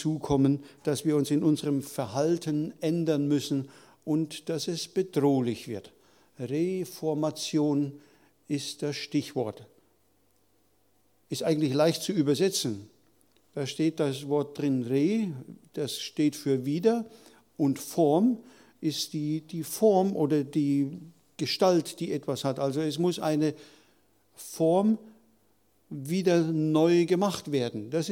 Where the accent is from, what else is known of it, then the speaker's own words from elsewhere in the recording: Reiskirchen, Hesse, Germany; also born or lived in South Africa; Wir kommen aus Reiskirchen, meine Frau und ich, und für die, die neu hier sind, wir waren von 1980 bis 2018 im Stadtmissionsdienst in Südafrika tätig, in den Stadtmissionen Johannesburg, Pretoria und Kapstadt.